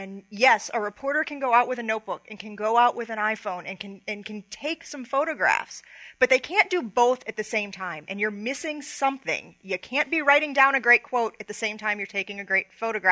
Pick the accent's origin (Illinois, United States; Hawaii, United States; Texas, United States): Illinois, United States; Chicago; Well, Chicago is my hometown